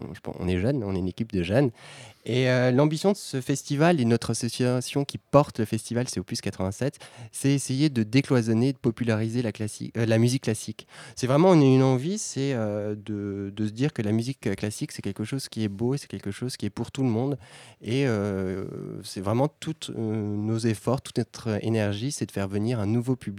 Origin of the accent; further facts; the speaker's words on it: Le Chalard, Nouvelle-Aquitaine, France; Oui, moi je suis originaire du Limousin au Chalard, qui est une petite commune vraiment au milieu du Limousin.